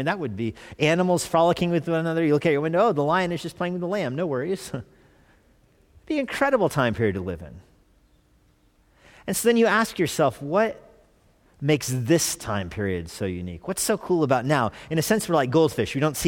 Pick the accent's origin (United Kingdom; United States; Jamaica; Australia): United States; Albuquerque, New Mexico; I was born in the United States, you know, grew up in Albuquerque, but I didn't grow up going to church.